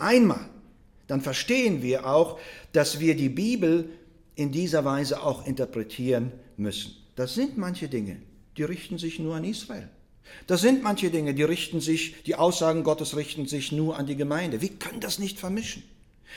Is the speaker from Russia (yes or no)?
yes; Russia; now in Germany; Ich komme aus Russland. Ich bin in Russland geboren, Deutschland auch.